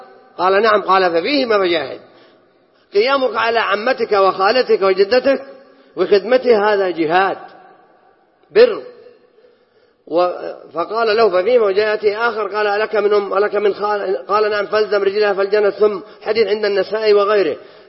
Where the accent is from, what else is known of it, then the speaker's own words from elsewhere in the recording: Saudi Arabia; هل عندنا في السعودية كفار؟ ما عندنا، كلنا موحدين مسلمين